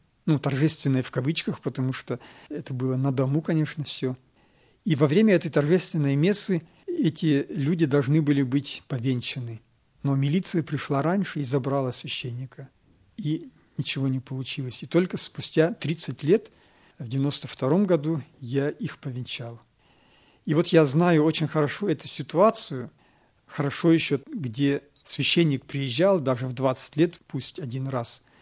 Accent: Karaganda, Karaganda Region, Kazakhstan; Я сам родом из Караганды, в Казахстане.

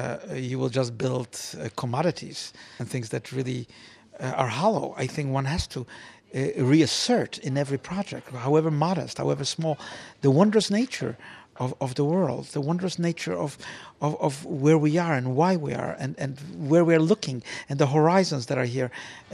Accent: Poland; moved away; I grew up under communism in Poland until we were able to leave.

